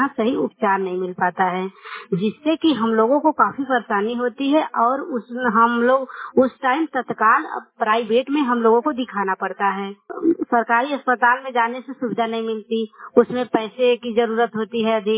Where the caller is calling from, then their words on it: Vallipurwa, Uttar Pradesh, India; मेरा गांव वल्लीपुरवा है। मैं कोन ब्लॉक से बोल रही हूँ, मिर्जापुर जिला मिर्जापुर।